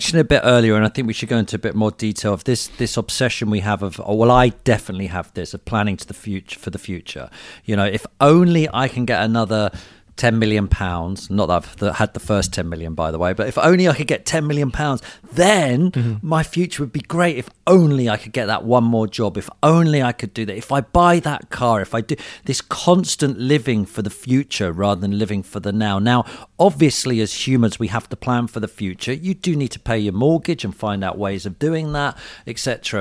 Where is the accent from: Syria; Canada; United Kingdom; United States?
United Kingdom; I have a passport. I'm British. I have a passport.